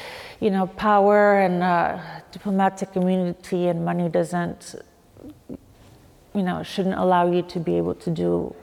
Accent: United States; Yes, I grew up in the States and, right. you know, coming into the royal family as an American was something, you know, completely new.

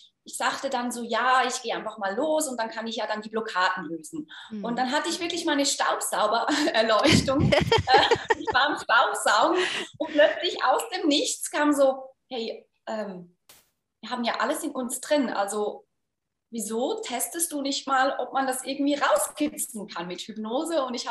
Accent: Switzerland; vor allem bei uns in der Schweiz, in die klassische Karriereberatung

